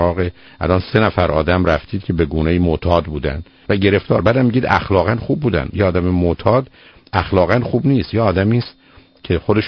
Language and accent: Persian; Iran; من ایرانی هستم